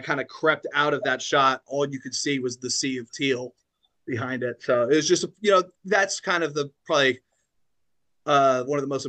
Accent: Los Angeles, California, United States; I am from the beach where the sun sets and not sunrises. I am from Los Angeles, California. Grew up a pretty big jock.

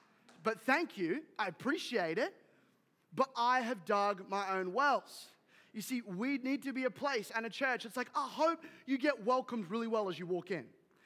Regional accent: London, United Kingdom; Like, I'm from London, and I never acclimatize to here.

